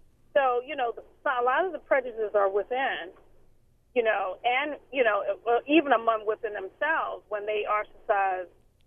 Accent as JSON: {"language": "English", "town": "Baltimore", "region": "Maryland", "country": "United States", "tie": "born or raised there", "said": "Northwest Baltimore, in the Jewish area of Northwest, Upper Park Heights."}